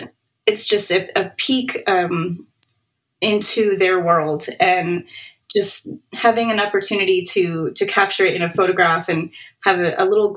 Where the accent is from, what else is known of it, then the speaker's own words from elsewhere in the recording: Florida, United States; And I grew up in Florida, so there's always, you know, funky bugs and lizards and frogs and turtles and tortoises and all of that just everywhere.